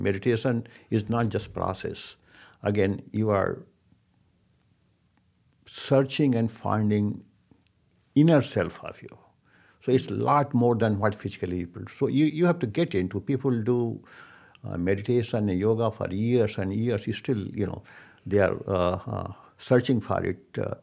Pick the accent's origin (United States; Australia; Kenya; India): India; English is a second language; moved away as an adult; when I came from India, India was full of temples, full of trees, full, you know, gardens.